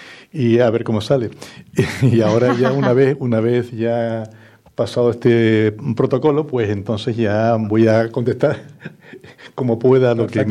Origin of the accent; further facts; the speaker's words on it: Puerto de la Cruz, Canary Islands, Spain; born there; nací en el Puerto de la Cruz, como bien dijo Luis, en 1947, 2 años antes del volcán, de que naciera el volcán de La Palma.